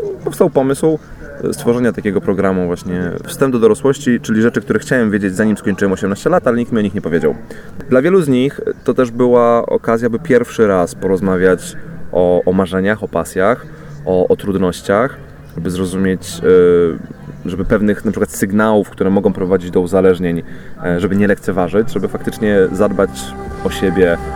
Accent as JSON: {"language": "Polish", "town": "Kłodzko", "region": "Lower Silesian Voivodeship", "country": "Poland", "said": "jestem z Kłodzka"}